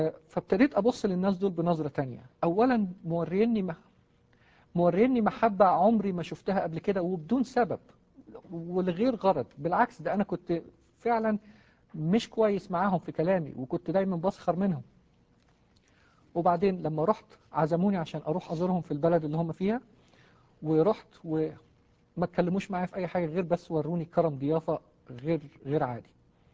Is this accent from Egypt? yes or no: yes; Egypt; فعرفوا من اللكنة بتاعتي إني مصري، مش بس بتكلم عربي، لا عرفوا إني مصري